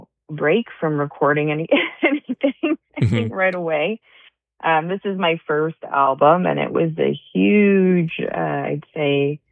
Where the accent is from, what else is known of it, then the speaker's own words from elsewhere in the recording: New Jersey, United States; born there; also born or lived in New York; I've always lived on the northeast of the United States. I was born in New Jersey and went to school in New York to Juilliard, and went abroad, came back to the northeast for my doctorate.